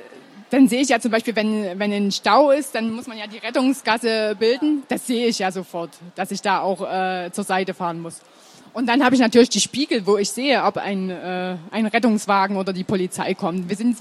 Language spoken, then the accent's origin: German; Switzerland; Also ich komme ja aus der Schweiz.